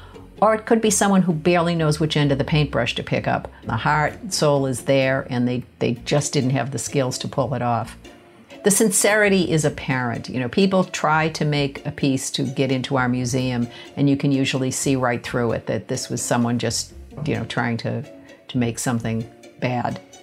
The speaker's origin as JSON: {"language": "English", "town": "Boston", "region": "Massachusetts", "country": "United States", "tie": "born or raised there", "said": "I grew up in Boston, less than a mile from the Museum of Fine Arts"}